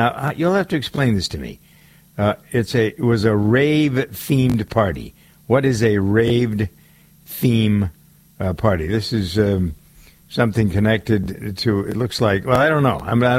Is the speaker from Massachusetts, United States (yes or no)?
yes; Framingham, Massachusetts, United States; At least I go to the AMC theater in my hometown of Framingham